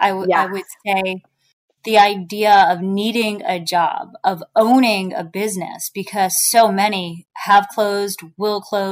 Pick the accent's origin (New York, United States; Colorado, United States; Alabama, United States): New York, United States; And that's because I live in New Jersey and I'm from New York, and we're pretty snotty when it comes to pizza.